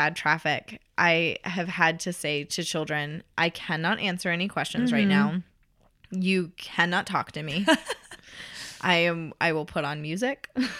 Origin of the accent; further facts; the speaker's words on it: Tennessee, United States; now in Chicago, United States; I'm from Tennessee and I'm getting a lot better at it, but I'm not used to driving in snow.